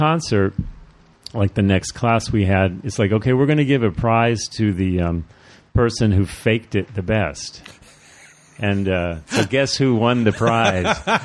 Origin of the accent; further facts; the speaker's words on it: Boston, Massachusetts, United States; also born or lived in New York; I grew up, I was born in New York, but we lived in Boston.